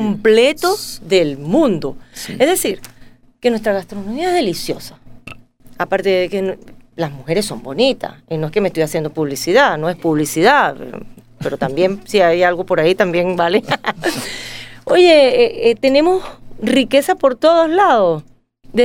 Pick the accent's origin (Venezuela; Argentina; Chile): Venezuela; Y yo hoy me considero, como venezolana, una marca.